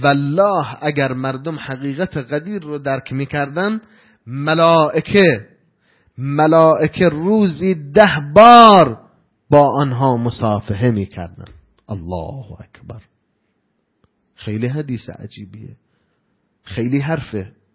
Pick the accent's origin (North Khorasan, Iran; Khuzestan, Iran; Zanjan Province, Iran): Khuzestan, Iran; Ahvaz; در اهواز باید این قضیه اتفاق بیفته. حالا ما کار به شهر خودمون داریم، به استان خودمون کار داریم